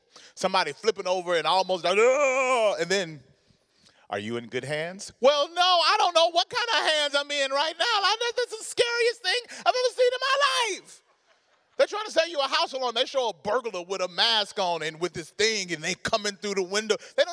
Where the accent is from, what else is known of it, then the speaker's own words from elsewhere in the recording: Mississippi, United States; And, you know, we grew up in Mississippi in a black community.